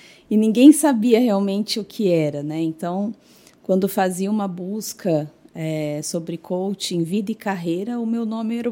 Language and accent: Portuguese; Jaboticabal, São Paulo, Brazil; born there; now in Indaiatuba, Brazil; eu nasci em Jaboticabal, estou aqui em Indaiatuba há 16 anos, né?